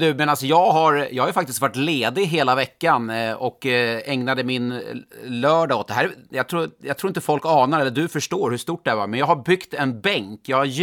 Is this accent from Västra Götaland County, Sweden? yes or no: no; Stockholm, Stockholm County, Sweden; jag är stockholmare från början